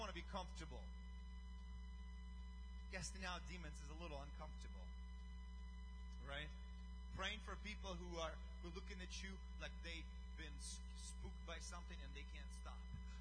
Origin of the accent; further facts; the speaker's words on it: Ukraine; accent: accent; English is a second language; And I told him we were on the opposite side of the globe. That's where we came from. I'm from Ukraine.